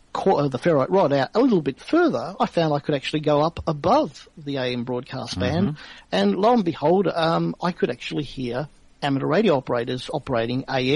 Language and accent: English; Melbourne, Victoria, Australia; born or raised there; also born or lived in Perth